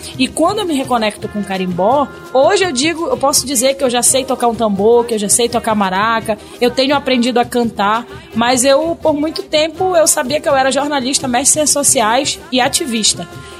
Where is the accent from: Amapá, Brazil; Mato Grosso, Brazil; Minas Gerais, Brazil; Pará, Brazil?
Pará, Brazil; born there; eu nasci no Pará, nasci negra e nasci na periferia.